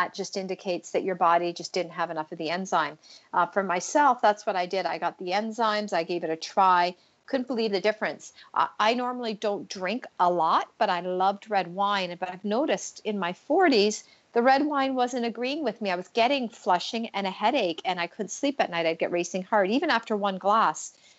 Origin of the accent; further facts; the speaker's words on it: Canada; I'm Canadian, and so I'm like, this is very interesting to me.